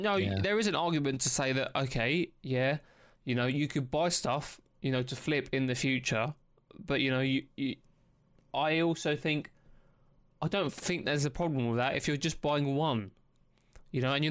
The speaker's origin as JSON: {"language": "English", "country": "United Kingdom", "said": "obviously being British, we're quite a polite, we tend to be as polite as possible"}